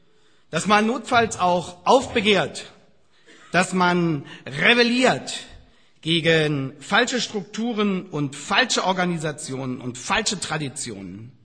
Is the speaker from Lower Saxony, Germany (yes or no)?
yes; Hanover, Lower Saxony, Germany; Ich bin Hannoveraner